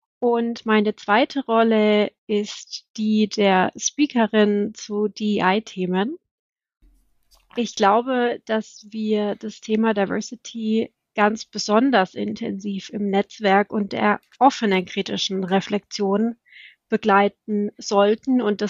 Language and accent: German; Bayreuth, Bavaria, Germany; also born or lived in Tübingen / United States; now in Nuremberg, Germany; Aufgewachsen bin ich in Bayreuth, das ist nicht so weit von Nürnberg weg, und war dann eine ganze Weile im Schwabenländle in Tübingen in den USA, und dann hat es mich wieder nach Nürnberg verschlagen.